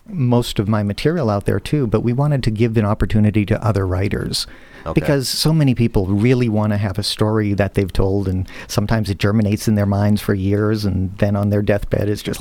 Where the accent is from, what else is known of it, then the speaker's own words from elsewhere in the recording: Massachusetts, United States; born there; also born or lived in Northern California; This is my adopted city. I was born in Massachusetts, actually, so I'm a northerner.